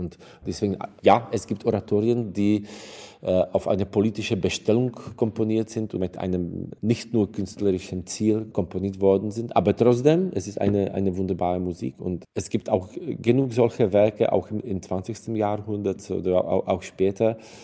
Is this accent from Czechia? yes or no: yes; Czechia; Also ich komme aus Tschechien, ich bin noch in der Zeit geboren, als Kommunisten in unserem Land geherrscht haben.